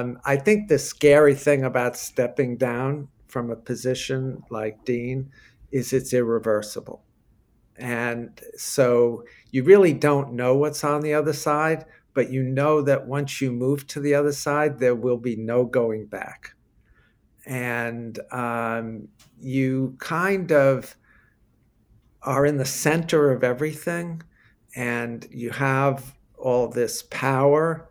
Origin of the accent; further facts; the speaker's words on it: Long Island, New York, United States; Okay, so I grew up on Long Island, and I wouldn't describe myself as being highly academic in high school.